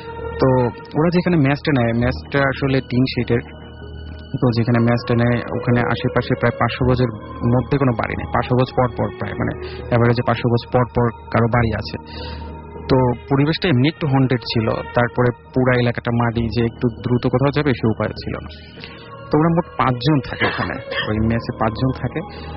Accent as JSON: {"language": "Bangla", "town": "Pabna", "region": "Rajshahi Division", "country": "Bangladesh", "tie": "born or raised there", "said": "আমি এসেছি মধ্যপাড্ডা থেকে, আমার হোম টাউন পাবনার অষ্টমনির সাথে।"}